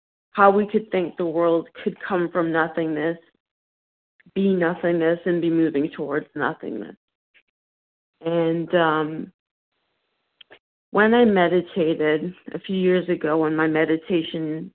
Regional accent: Ontario, Canada; I'm from Ontario, Canada.

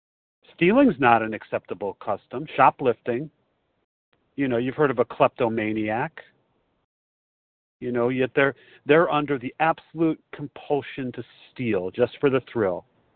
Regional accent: Chicago, Illinois, United States; I am a recovered compulsive overeater, and I'm from Chicago.

